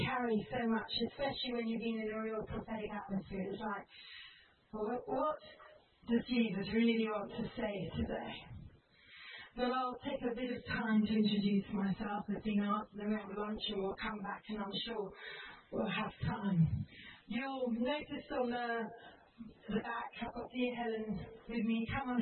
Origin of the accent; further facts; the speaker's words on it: India; I grew up 16 years in India, and we met in Oxford